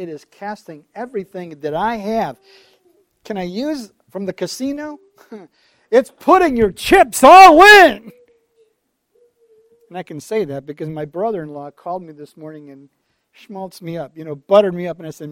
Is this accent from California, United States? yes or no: no; Alpena, Michigan, United States; I was from Alpena. Petoskey area, Gaylord area, Alpena. We were from all of northern Michigan.